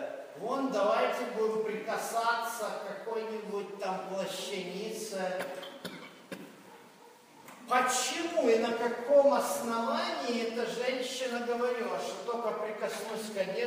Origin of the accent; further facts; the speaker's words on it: Kremenchuk, Poltava Oblast, Ukraine; Это я в детстве в Кременчуге, у нас было вертолетное училище военное.